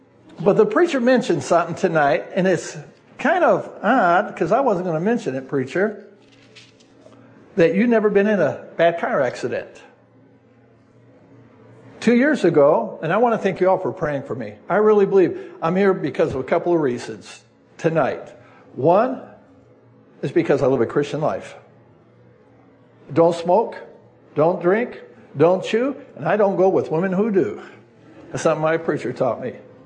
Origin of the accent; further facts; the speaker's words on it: United States; I said, well, yeah, I'm an American.